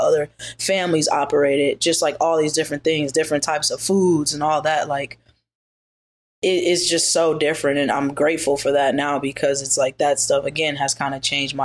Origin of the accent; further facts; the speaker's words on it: Wisconsin, United States; moved away as an adult; I'm from the Midwest. It's super slow. And I just never felt like I fit in that box of slowness. And then I think also just like, once you see the world a little bit more, you get a bigger perspective of what's out there. And I just knew that like growing up in Wisconsin was not gonna